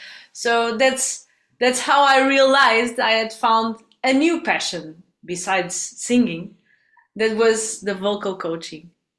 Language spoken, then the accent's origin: English; Portugal; English is a second language; I'm from Portugal, that's why the name